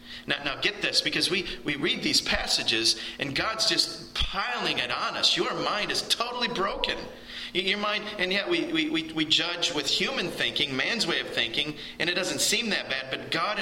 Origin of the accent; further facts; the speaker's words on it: United States; I don't know if these are just because I'm American, but these are the things that come to mind.